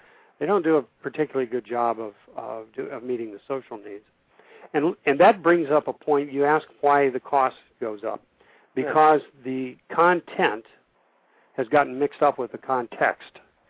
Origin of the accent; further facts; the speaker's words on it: Orlando, Florida, United States; And the kid says to me, where are you from? And I said, Orlando.